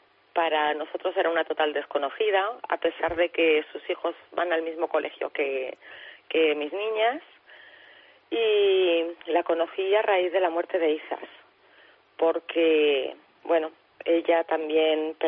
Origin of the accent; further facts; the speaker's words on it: Huesca, Aragon, Spain; Curiosamente, somos de Huesca